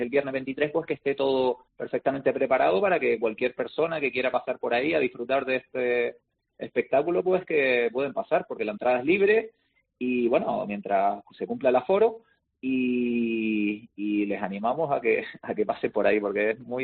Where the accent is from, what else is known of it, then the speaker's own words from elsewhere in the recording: Canary Islands, Spain; Como canario, pues me encantaría que las parejas de aquí, que algunas lleguen lo más alto posible.